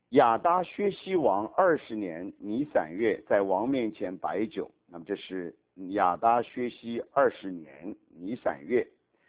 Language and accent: Chinese; China; 我们中国人读圣经这一段很辛苦，因为我们西洋史不大熟的